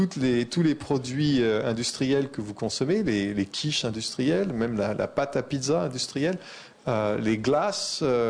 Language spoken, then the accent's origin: French; United States; Moi, je suis américain en plus d'être français